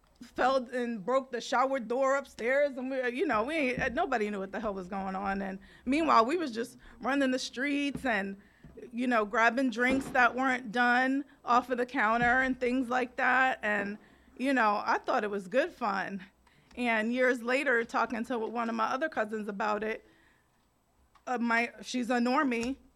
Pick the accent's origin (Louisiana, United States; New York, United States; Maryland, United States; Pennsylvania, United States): New York, United States; Staten Island; So I grew up in Staten Island, New York. I am a latchkey kid.